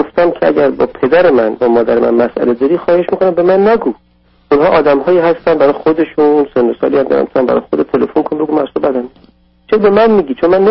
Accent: Iran; moved away; من از ایران که اومدم

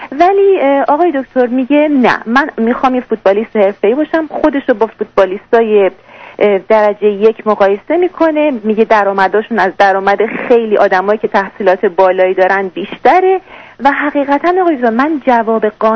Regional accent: Iran; moved away as an adult; now in Dubai, United Arab Emirates; ما 3 سال پیش، یعنی وقتی که پسر من 9 ساله بود، از ایران مهاجرت کردیم به دبی.

